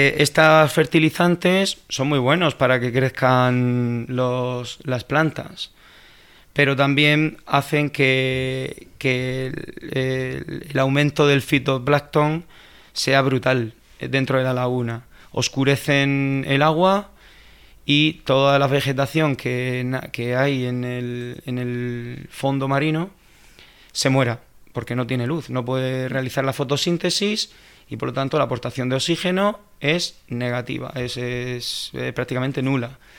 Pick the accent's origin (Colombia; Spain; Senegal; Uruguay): Spain; yo vengo del sureste de España